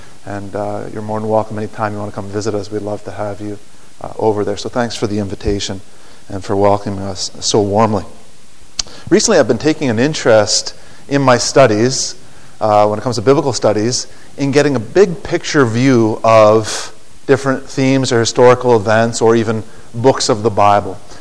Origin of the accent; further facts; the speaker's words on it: Prince Edward Island, Canada; also born or lived in Nova Scotia; Myself, I'm from the east coast of Canada. I grew up in most of my life in Prince Edward Island. I was born in Nova Scotia and lived in Nova Scotia until I was about 8 years old.